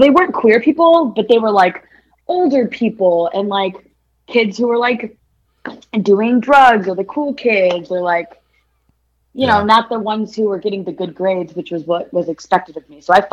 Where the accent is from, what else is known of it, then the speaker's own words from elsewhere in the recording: Houston, Texas, United States; born there; So I was born in Houston, but I was literally in my mom's belly on the way here from India.